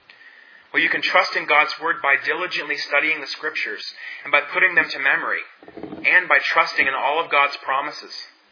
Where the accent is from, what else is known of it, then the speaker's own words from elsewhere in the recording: Huntingdon, Pennsylvania, United States; In my hometown, Huntingdon, Pennsylvania, there's a large man-made body of water called Racetown Lake.